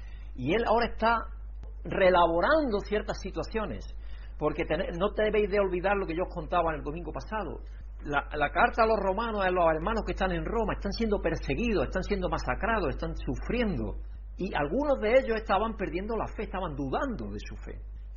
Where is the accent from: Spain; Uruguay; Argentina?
Spain; porque yo pienso que como español